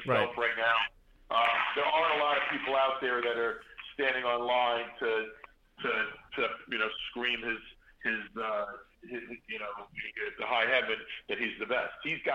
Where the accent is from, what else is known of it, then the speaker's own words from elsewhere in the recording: Brooklyn, New York, United States; I come from Brooklyn, and he comes from the backseat of a Bentley.